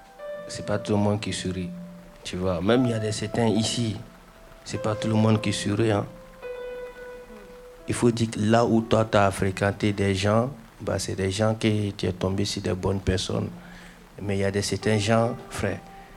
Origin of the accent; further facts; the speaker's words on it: Côte d’Ivoire; Mais chaque pays a sa coutume. Et chez nous, en Côte d'Ivoire, ce n'est pas comme cela, mon frère.